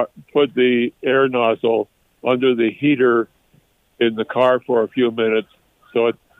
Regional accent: Minnesota, United States; now in Carson City, United States; I moved here from Minnesota in 2003

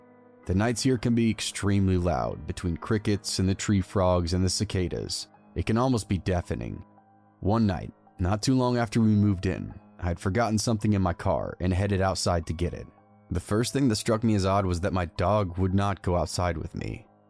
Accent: Oregon, United States; now in Las Vegas, United States; I grew up in Oregon, so I really love the rain, and for the past 10 years we've lived in Vegas

